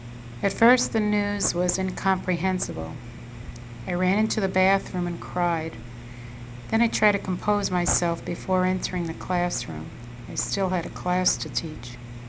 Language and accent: English; New York City, New York, United States; I'm originally from New York City. It took me a week before my telephone calls went through to family and friends.